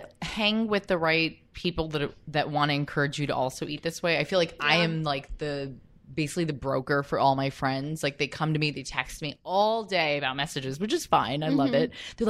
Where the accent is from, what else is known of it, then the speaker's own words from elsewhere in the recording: San Diego, California, United States; I am like Richard Lee's now moved to my hometown in San Diego.